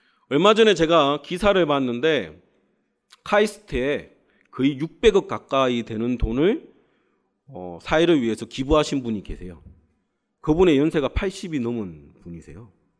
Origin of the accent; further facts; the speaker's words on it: Busan, South Korea; moved away as an adult; also born or lived in Daejeon; now in Gyeongju, South Korea; 그다음에 제가 고향이 부산이에요. 그래서 고등학교 때까지 만덕동에 살다가 이제 신학 공부하러 가면서 대전으로 가서 그때부터 이제 부산을 떠나서 지금은 경주에서 사역을 하고 있는데요.